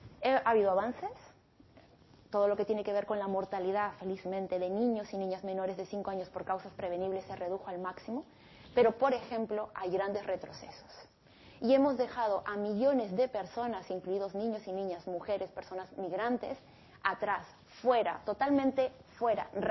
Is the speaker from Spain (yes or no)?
no; Peru; Yo soy peruana.